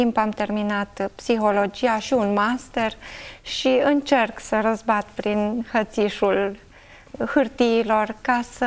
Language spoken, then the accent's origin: Romanian; Caransebeș, Caraș-Severin, Romania; sunt din Caransebeș, sunt mamă a doi copii, deja mari … aproape 30 … 20 de ani și soție și în mod deosebit sunt fiică a lui Dumnezeu